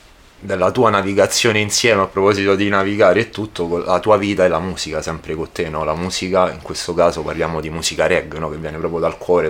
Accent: Rome, Lazio, Italy; Noi veniamo, no, dalla città, tutte e due, veniamo da Roma.

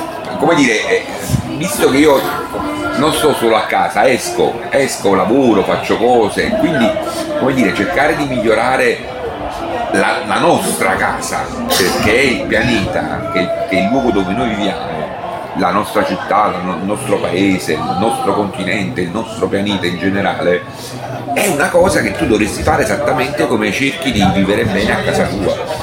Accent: Campania, Italy; accent: Neapolitan; Poi noi ovviamente abbiamo anche una fortuna, che il nostro dialetto è un dialetto che grazie al cinema, alla musica, si è molto diffuso, diciamo, ecco, un dialetto cioè se tu canti napoletano è più facile

